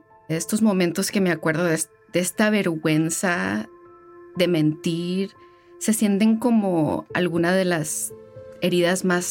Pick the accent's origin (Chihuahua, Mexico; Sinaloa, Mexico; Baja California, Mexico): Chihuahua, Mexico; Juárez; born there; un compañero de clase encontró unos papeles en la oficina de la escuela que decían que yo nací en Juárez